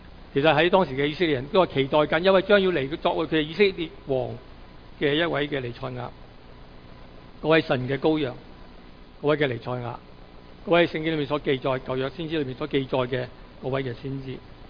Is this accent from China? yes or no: yes; Guangdong, China; 我们广东人说最正最好味的那间